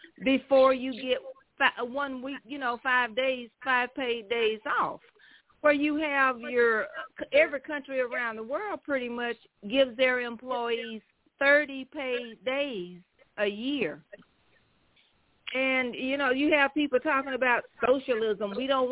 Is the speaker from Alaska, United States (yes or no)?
no; Mississippi, United States; now in Dallas, United States; when I first moved here and my neighbors always wanted to know, well, where are you from? And I said, Mississippi.